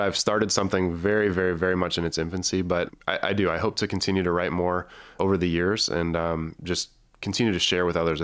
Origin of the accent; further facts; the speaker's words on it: Ohio, United States; I grew up in Northeast Ohio, and I didn't play tackle football until I was 13 in seventh grade.